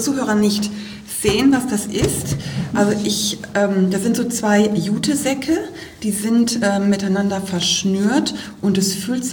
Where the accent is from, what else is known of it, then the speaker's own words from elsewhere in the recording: Bremen, Germany; ich komme ja aus Bremen